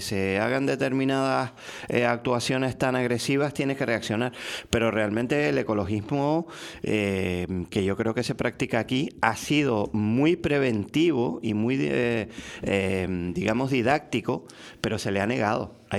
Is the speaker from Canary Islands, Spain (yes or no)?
yes; Puerto de la Cruz, Canary Islands, Spain; Yo soy del Puerto de la Cruz, de aquí.